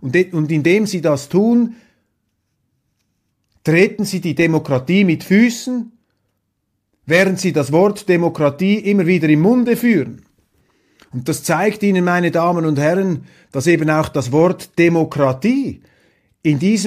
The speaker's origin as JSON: {"language": "German", "country": "Switzerland", "said": "Als Schweizer, muss ich Ihnen sagen, hatte ich den Eindruck"}